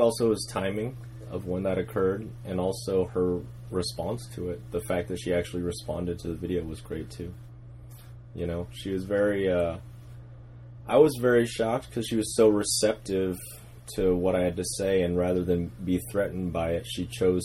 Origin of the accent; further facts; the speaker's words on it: Oklahoma, United States; moved away as an adult; Well, I moved to the East Coast when I went to NYU. I'm actually from Oklahoma.